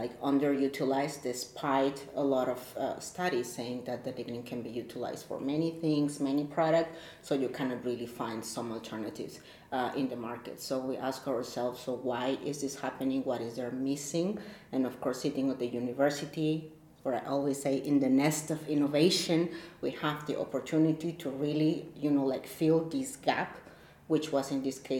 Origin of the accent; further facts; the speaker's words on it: Mexico; moved away as an adult; now in Germany; first of all, and I'm from Mexico. I was working in Mexico before coming to Germany for a pharmaceutical company.